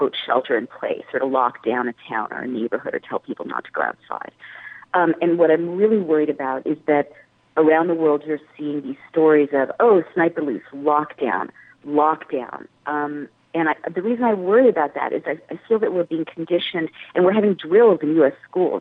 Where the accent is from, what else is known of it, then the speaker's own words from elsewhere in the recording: United States; because let me tell you, as an American, I love Canada.